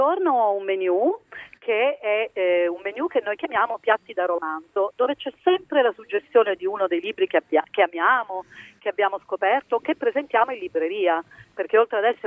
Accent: Marzamemi, Sicily, Italy; nel dialetto del mio paese, Marzamemi, significa bambina golosa

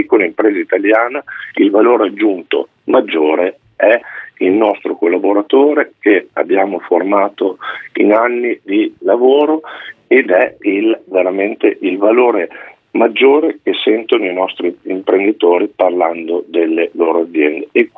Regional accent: Emilia-Romagna, Italy; quindi vengo dalla Emilia Romagna, la regione del patto per il lavoro e per il clima

